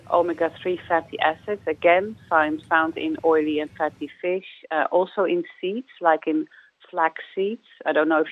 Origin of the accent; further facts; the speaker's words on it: Netherlands; I knew kale only because I come from Holland.